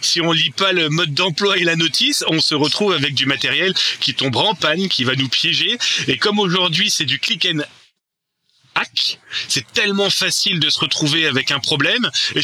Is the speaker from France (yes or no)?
yes; France; c'est ça, chez nous en France